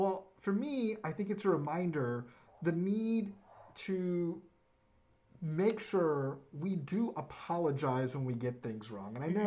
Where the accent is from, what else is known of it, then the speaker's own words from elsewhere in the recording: the South, United States; And I'm from the South. I think there's beautiful things about Southern culture.